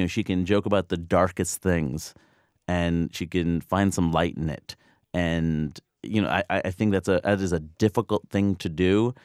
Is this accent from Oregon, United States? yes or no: no; Queens, New York, United States; I'm lucky that I grew up in Queens, at least. You know, it's the most diverse place in the world.